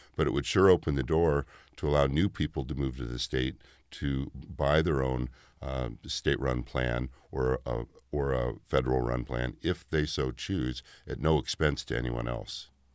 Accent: Alaska, United States; I grew up commercial fishing, and I grew up in Alaska, spending a lot of time in the outdoors

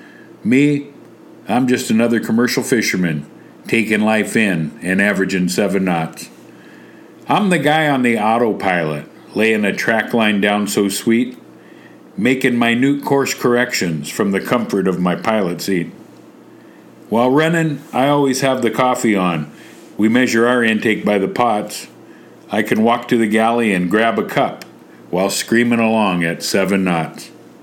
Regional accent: Craig, Alaska, United States; I'm from Craig

